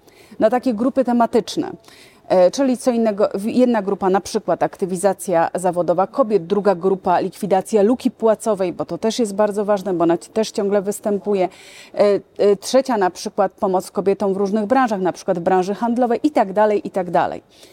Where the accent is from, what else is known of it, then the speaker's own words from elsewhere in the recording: Włocławek, Kuyavian-Pomeranian Voivodeship, Poland; województwo kujawsko-pomorskie, ja pochodzę z Włocławka.